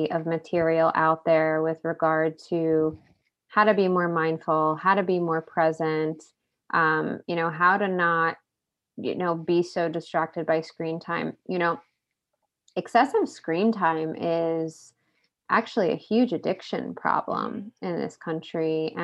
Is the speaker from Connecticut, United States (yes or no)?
no; New Jersey, United States; we're from New Jersey, so yeah. It's very much about keeping up with the Joneses.